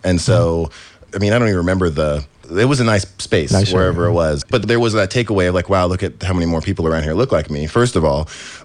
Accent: Live Oak, California, United States; oh, he was definitely born here. And then spent my childhood growing up in the Live Oak area. So this place, especially this area, is really close to home.

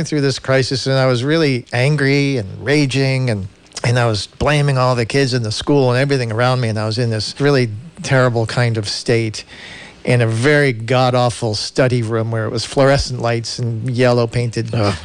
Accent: Darien, Connecticut, United States; I was raised in Darien, Connecticut.

